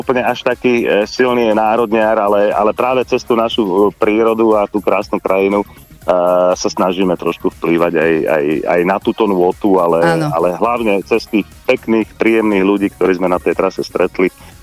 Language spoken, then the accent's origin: Slovak; Žarnovica, Banská Bystrica Region, Slovakia; ja som zo Žarnovici, mestečko na strednom Slovensku a máme tu Štiavnické vrchy v okolí.